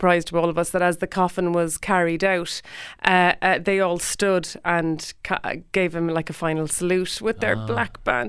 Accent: Cork, Munster, Ireland; we grew up on Quaker Road in Cork City, quite close to Capwell Bus Garage and like walking distance to town.

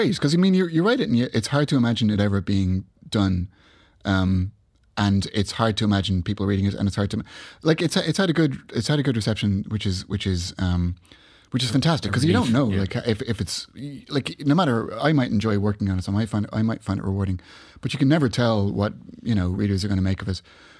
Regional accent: Ireland; I'm actually from Ireland

